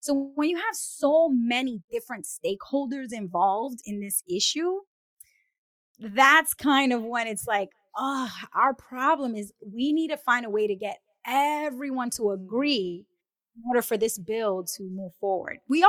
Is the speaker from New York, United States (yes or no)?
yes; New York City, New York, United States; I grew up in New York City and Brooklyn. I still to this day don't have my driver's license because we take the subway everywhere.